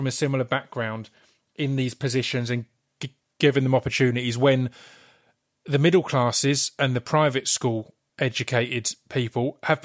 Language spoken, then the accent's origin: English; Blackburn, North West England, United Kingdom; I'm from Blackburn. I want to represent that.